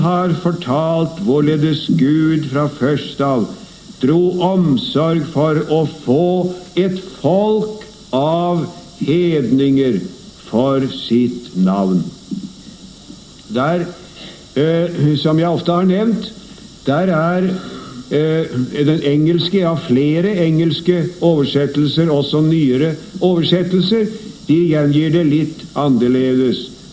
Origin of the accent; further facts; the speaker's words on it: Sarpsborg, Østfold, Norway; det husker jeg godt hjemme fra min hjemby i Sarpsborg